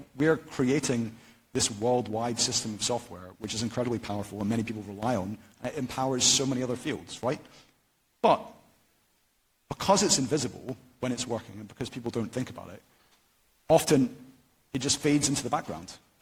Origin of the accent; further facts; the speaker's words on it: United Kingdom; I'm allowed to be self-deprecating because I'm British.